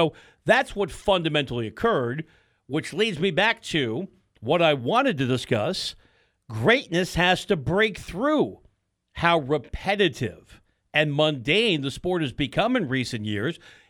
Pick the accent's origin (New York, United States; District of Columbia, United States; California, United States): New York, United States; Pelham Manor; I grew up on the edge. I could see the Bronx from our luxurious home in Pelham Manor, New York.